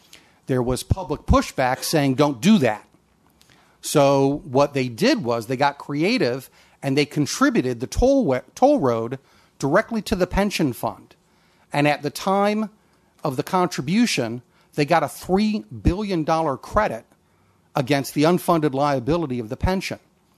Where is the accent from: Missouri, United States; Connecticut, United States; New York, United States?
Connecticut, United States; because we're both from Connecticut